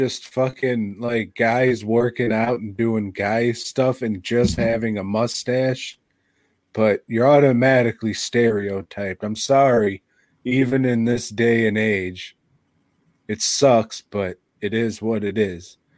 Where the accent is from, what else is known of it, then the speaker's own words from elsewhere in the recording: Chicago, Illinois, United States; I'm from the Chicagoland viewing area.